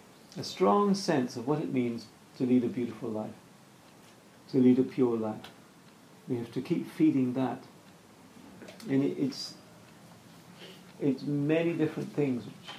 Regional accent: England, United Kingdom; Me being English, Israeli, English, more English than Israeli, I'm thinking things like what I, you know, what kinds of things that come from my past and so on.

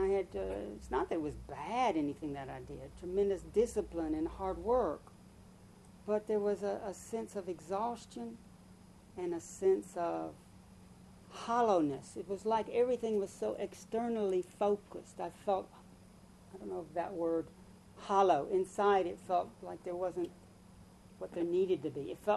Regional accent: United States; my main religion growing up in America was happiness through achievement.

